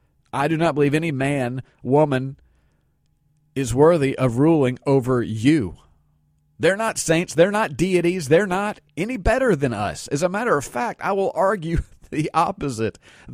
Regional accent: United States; As an American people, we're supposed to be very independent, very self-sufficient. We've got a system of freedom here.

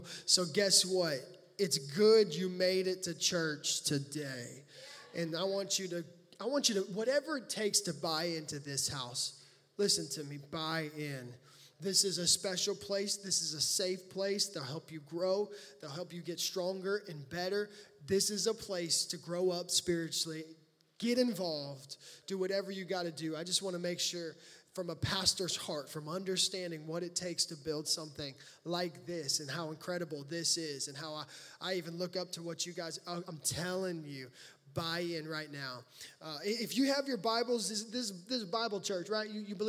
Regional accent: Baton Rouge, Louisiana, United States; born there; now in Fort Worth, United States; And born in Baton Rouge, Louisiana. That's really where I'm from. Me and my wife are from Louisiana.

